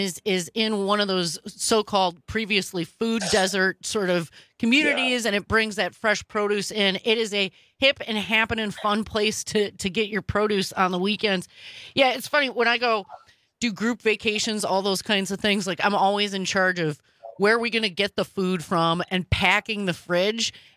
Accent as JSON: {"language": "English", "town": "Milwaukee", "region": "Wisconsin", "country": "United States", "tie": "born or raised there", "also_born_or_lived": "New York", "moved": "as an adult", "said": "I grew up in Milwaukee. I left for a long time, over a decade, lived in New York, lived abroad, did a whole bunch of things, came back here"}